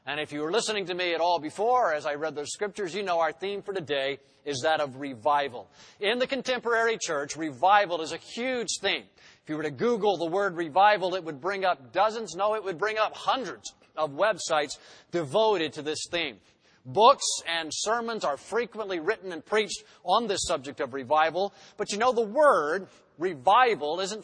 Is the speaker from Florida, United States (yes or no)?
yes; Ocala, Florida, United States; also born or lived in Jackson, Mississippi / Melbourne, Florida; I'm from Ocala, Florida, grew up there. But my wife and I, we were in Reformed Seminary in Jackson, Mississippi, or as I call it, RTS Classic. I came out of there in 1982. I was 24 years old